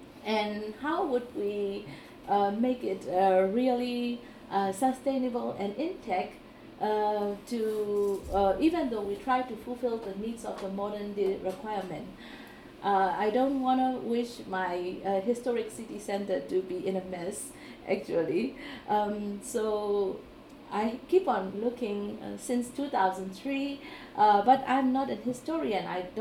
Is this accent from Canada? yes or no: no; Yangon, Yangon Region, Myanmar; I was born in Yangon, and my childhood memories are around the downtown Yangon because my high school is a former St. John Convent and now called La Gadu. It's in the heart of downtown Yangon